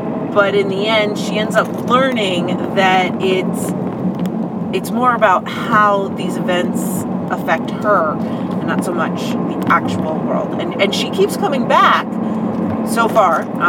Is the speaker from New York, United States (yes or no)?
yes; New York, United States; whereas I grew up in New York, and that's a much larger community.